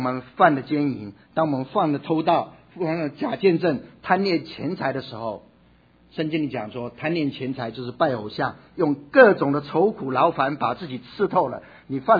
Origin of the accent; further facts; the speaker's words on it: Taiwan; 我记得我小时候在台湾的时候听到一个故事哈